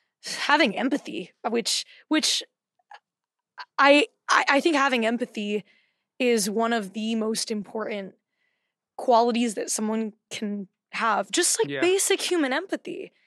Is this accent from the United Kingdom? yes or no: no; Saint John, U.S. Virgin Islands; I mean, I grew up in the Caribbean in the Virgin Islands.